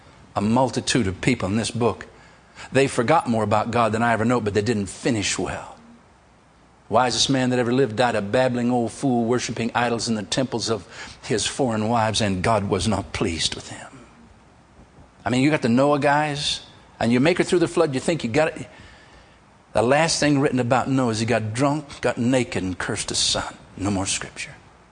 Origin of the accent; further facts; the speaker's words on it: Michigan, United States; It's Michigan. I was born in Michigan, born again in Michigan, played football in Michigan, Michigan State Trooper, and on and on and on. I got Michigan stamped all over me, okay?